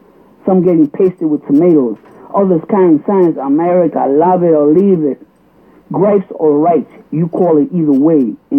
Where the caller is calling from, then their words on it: The Bronx, New York, United States; I'm calling you from the Bronx. … Poi via Bronx.